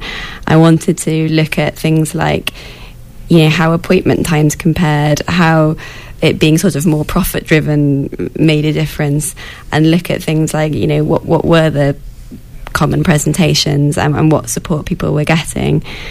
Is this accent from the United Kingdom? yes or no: yes; United Kingdom; I'm a doctor from Britain, as I've said.